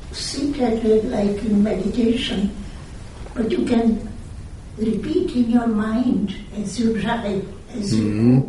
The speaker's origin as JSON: {"language": "English", "country": "India", "tie": "born or raised there", "said": "When I was growing up in India"}